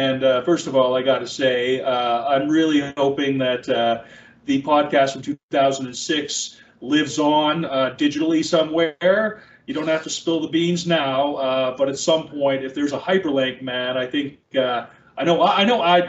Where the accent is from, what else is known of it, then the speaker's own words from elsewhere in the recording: Fredericton, New Brunswick, Canada; moved away as an adult; I'm originally from Fredericton, New Brunswick. Now I'm just saying the things that I would just tell anybody, So grew up in Fredericton, lived there till I was almost 30.